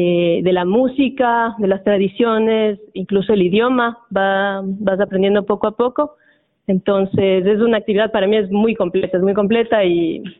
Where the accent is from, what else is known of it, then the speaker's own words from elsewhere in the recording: Ecuador; now in Luján, Argentina; Vivo acá en Luján desde hace un año y medio. Yo vengo de Ecuador.